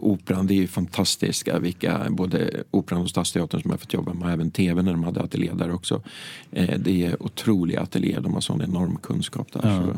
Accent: Hökåsen, Västmanland County, Sweden; när jag såg deras första show på tv hemma i Hökåsen

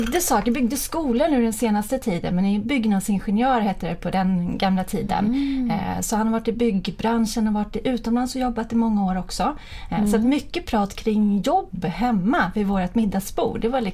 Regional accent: Södertälje, Stockholm County, Sweden; born there; halva mitt liv har jag bott i Stockholm. Men min ungdom, så jag föddes på Östertälje BB.

